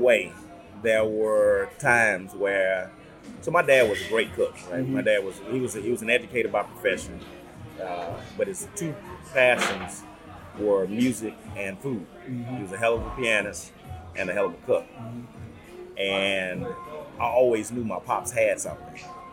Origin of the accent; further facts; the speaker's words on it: Houston, Texas, United States; Now, I'm born and raised in Houston, man. I'm Northeast Houston, product of Fifth Ward, Texas.